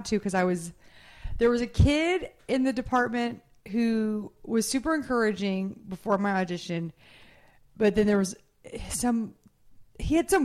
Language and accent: English; Texas, United States; also born or lived in California / Ohio / Kentucky / Florida; I was born in California, but then I was, for the most part, raised in Texas. But my dad was in the oil industry, so we moved to Ohio, to Kentucky, to Florida. Like, we were kind of all over the place.